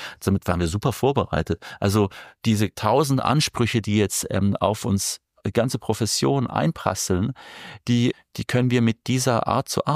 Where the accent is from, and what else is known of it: Germany